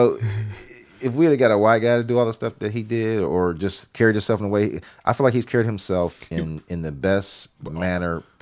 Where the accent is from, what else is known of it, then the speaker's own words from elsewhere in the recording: United States; I'm a black man growing up in America. It brings back a lot of bad memories for me.